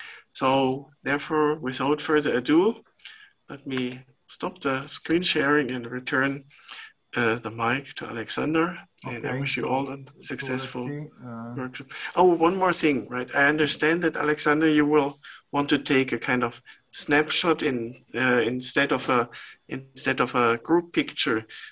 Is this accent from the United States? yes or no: no; Germany; I'm from Germany